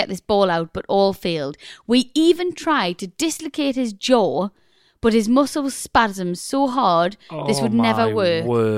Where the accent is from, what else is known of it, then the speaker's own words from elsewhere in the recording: Aberdeen, Scotland, United Kingdom; now in Glasgow, United Kingdom; I grew up near Aberdeen and now I live in Glasgow.